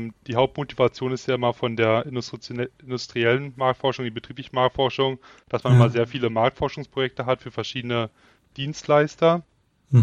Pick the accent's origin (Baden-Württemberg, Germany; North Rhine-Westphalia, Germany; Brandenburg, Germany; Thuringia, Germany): Brandenburg, Germany; Frankfurt; bin gebürtig aus der Nähe von Berlin, aus Frankfurt-Oder, um genau zu sein.